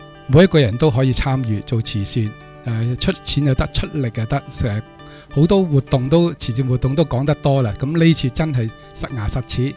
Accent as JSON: {"language": "Cantonese", "country": "Hong Kong", "said": "咁呢個接力賽亦都符合我哋香港人嘅需要啦。"}